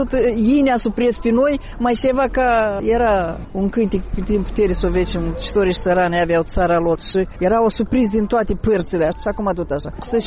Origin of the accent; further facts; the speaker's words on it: Moldova; spuneți-le lor să nu uite că noi suntem moldoveni și trebuie să ne apărăm țara.